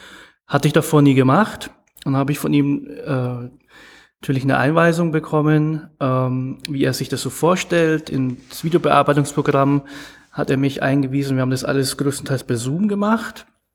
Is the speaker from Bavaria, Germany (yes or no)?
yes; Bamberg, Bavaria, Germany; Und ihr müsst wissen, ich komme aus Bamberg